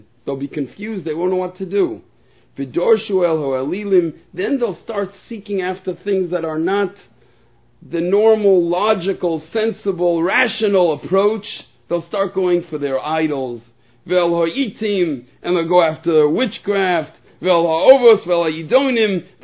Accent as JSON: {"language": "English", "country": "United States", "tie": "born or raised there", "said": "we grew up in America where you should know the approach of the Rambam"}